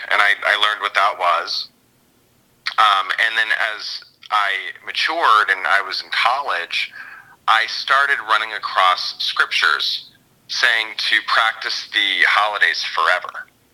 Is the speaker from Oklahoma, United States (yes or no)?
no; North Carolina, United States; also born or lived in Canada; I was born in Canada, and then he took a job in North Carolina when I was three, and he went into church planting when I was around 9 or 10, and we moved around a lot. And the whole time, I knew that we were Jewish